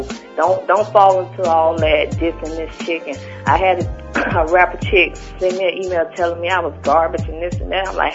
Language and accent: English; the South, United States; Y'all know I'm from the South.